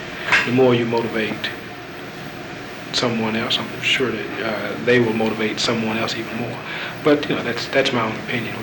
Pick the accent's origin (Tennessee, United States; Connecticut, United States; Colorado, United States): Tennessee, United States; Nashville; I didn't want people to know that I was from Nashville.